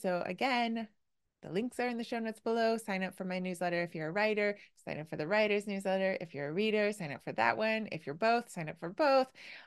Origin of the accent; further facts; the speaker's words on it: DeForest, Wisconsin, United States; So I'm on the other side. I was from DeForest.